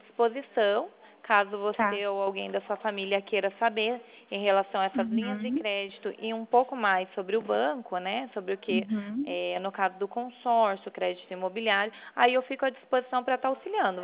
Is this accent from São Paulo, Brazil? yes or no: no; Curitiba, Paraná, Brazil; Isso, eu sou de Curitiba